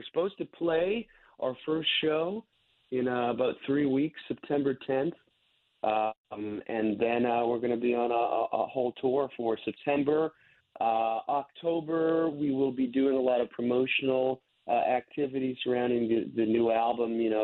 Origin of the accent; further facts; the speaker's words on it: Swampscott, Massachusetts, United States; now in Salem, United States; I'm originally from Swampscott, Massachusetts, which is the neighboring town of Salem. Then I moved to Salem, I want to say, in like about 2010.